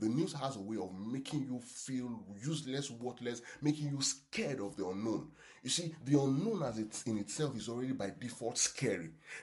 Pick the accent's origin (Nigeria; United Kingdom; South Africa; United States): Nigeria; Yeah, chuck is a Nigerian word, right? So I'm speaking as a Nigerian now, right, from which is where I come from, right? Chuck is a Nigerian word.